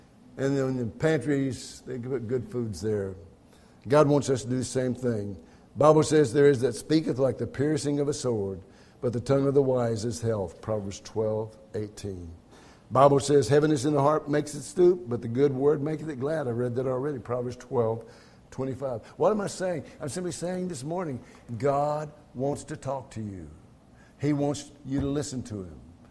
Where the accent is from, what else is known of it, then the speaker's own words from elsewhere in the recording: Houston, Texas, United States; I'm from Houston, Texas. We talk different than everybody, so you're okay.